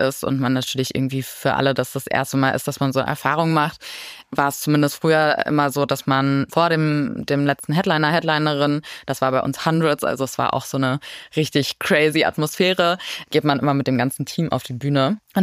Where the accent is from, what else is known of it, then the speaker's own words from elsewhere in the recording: Lower Saxony, Germany; ich komme aus Niedersachsen